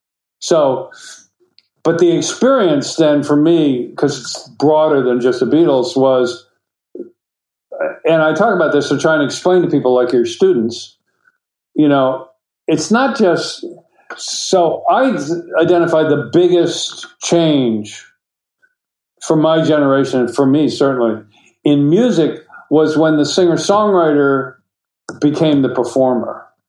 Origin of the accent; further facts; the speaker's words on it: United States; But they come in because I'm an American, because I find the story for Americans and English being are quite different